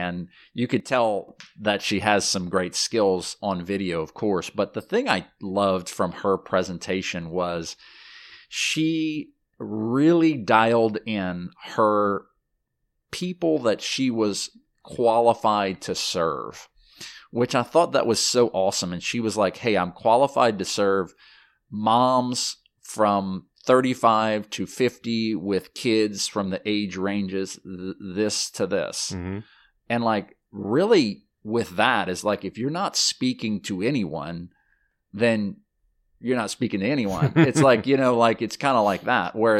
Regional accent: Louisiana, United States; I'm from Louisiana. We're from the South.

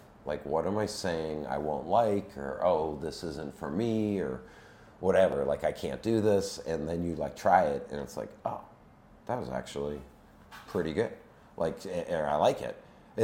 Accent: Boston, Massachusetts, United States; I'm an uncle up there and I grew up in Boston and I know Boston. Boston was very comfortable.

